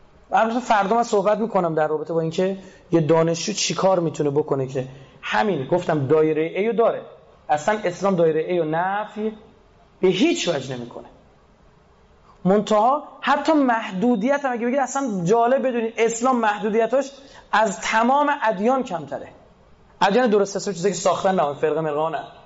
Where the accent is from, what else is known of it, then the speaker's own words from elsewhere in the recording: Iran; یکم فکر کنیم ما ایرانیم